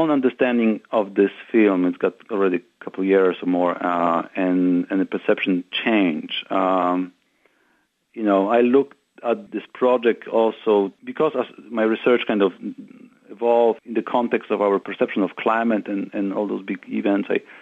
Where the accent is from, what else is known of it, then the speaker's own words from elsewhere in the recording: Poland; a few years ago I did a project in my hometown in Poland